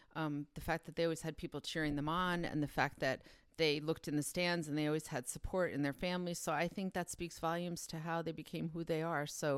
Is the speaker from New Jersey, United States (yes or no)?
yes; New Jersey, United States; Sure. Yeah, I grew up in New Jersey, so you were either a Yankees or Mets fan